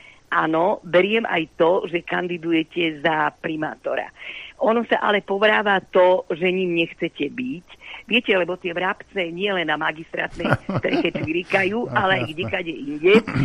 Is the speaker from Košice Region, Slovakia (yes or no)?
no; Bratislava, Bratislava Region, Slovakia; ja ako rodená Bratislavčanka